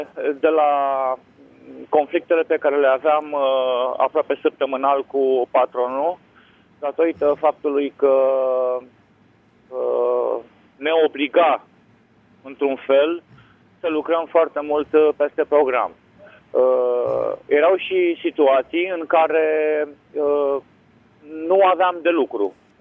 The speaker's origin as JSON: {"language": "Romanian", "town": "Craiova", "region": "Dolj", "country": "Romania", "said": "Deși eu sunt din Craiova."}